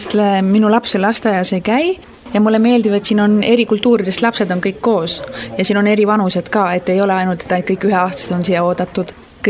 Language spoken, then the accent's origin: Estonian; Tallinn, Harju County, Estonia; Tallinnas või Eestis, kus Tallinnast pärit olen